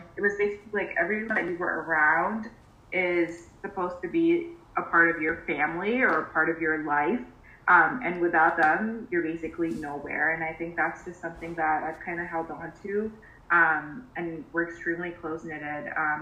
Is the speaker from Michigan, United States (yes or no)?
no; Queens, New York, United States; I came here when I was, like 6, 7.